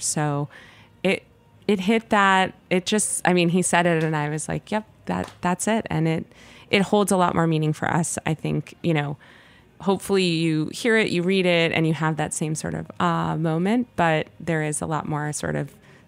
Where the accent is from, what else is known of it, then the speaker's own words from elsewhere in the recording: Los Angeles, California, United States; this very nostalgic era of my hometown of Los Angeles